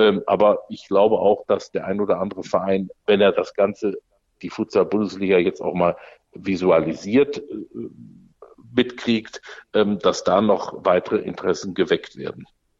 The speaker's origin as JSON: {"language": "German", "town": "Düsseldorf", "region": "North Rhine-Westphalia", "country": "Germany", "said": "Wenn man im Prinzip als Düsseldorfer sagt man natürlich zunächst, man hat eine Spielstätte"}